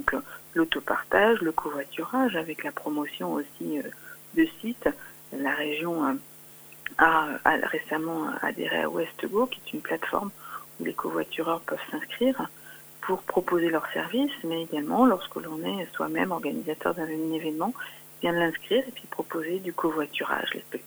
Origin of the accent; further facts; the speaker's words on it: Le Lude, Pays de la Loire, France; now in Mamers, France; Alors moi, je vis à Mamers aujourd'hui, mais je suis originaire du Lude. Donc c'est un territoire que je connais bien, très très bien, le Sud-Tarn, pour avoir fait aussi mes études primaires et secondaires au Lude et à La Flèche.